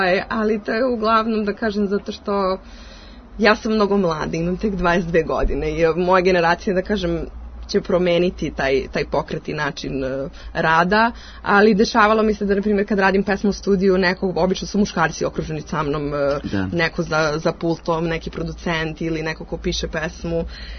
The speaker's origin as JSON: {"language": "Serbian", "region": "Belgrade", "country": "Serbia", "moved": "as an adult", "lives_now": "Berlin, Germany", "said": "Dolazim iz Beograda, inače živim u Berlinu već 3 godine."}